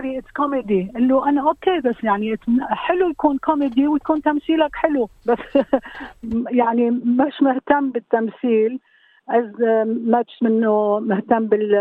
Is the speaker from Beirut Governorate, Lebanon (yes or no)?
no; Bqaa Kafra, North Governorate, Lebanon; ونحن من عنا من ضيعتنا بيكون القديس من باع كفرة